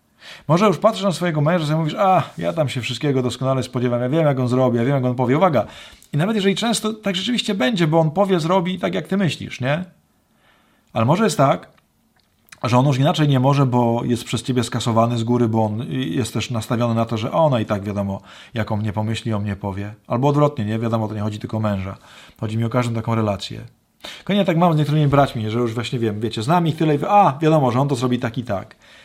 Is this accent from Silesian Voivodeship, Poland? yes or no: yes; Myszków, Silesian Voivodeship, Poland; W sumie nigdy w ogóle chyba w Myszkowie nawet nie głosiłem